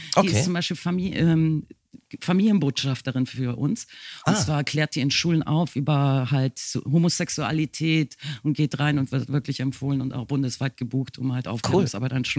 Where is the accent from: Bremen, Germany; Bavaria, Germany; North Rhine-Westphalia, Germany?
Bremen, Germany; now in Hamburg, Germany; Und ich als Bremer Kind, das darfst du in Hamburg gar nicht so laut sagen, hatte dann die Möglichkeit, nach Hamburg zu gehen